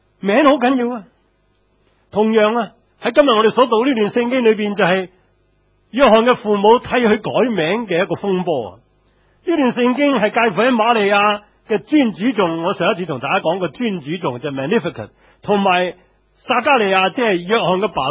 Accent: Hong Kong; 我们香港人个个都是雅各来的，最识就找住找住找住。

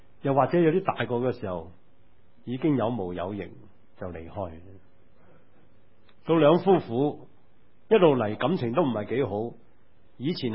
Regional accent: China; 我哋中国人时常都中意讲呢句说话

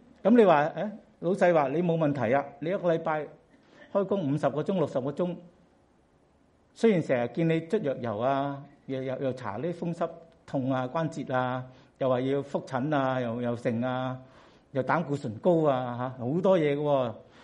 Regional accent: Hong Kong; 但我哋香港人就要讲，我哋唔单止在乎长短啊

